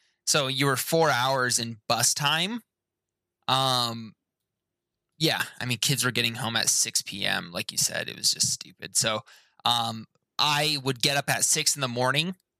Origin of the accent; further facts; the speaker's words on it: Hawaii, United States; I grew up in Hawaii and I didn't go to high school because it was nothing but gang fights and child daycare centers at my high school.